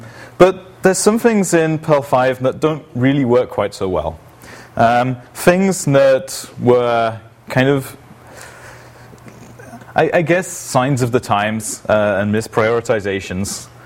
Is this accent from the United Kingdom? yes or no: yes; England, United Kingdom; now in Lund, Sweden; I'm originally from England, but I'm living in Lund these days